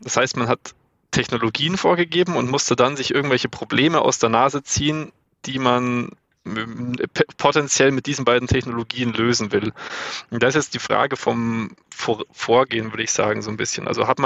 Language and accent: German; Pfaffenhofen, Bavaria, Germany; also meine Heimatstadt Pfaffenhofen